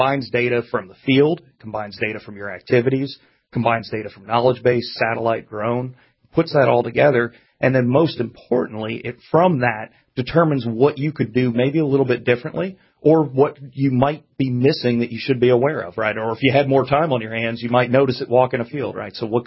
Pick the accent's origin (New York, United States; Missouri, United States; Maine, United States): New York, United States; now in North Carolina, United States; So I live a little west of Raleigh-Durham, Chapel Hill area, kind of out in the country there, and originally from upstate New York.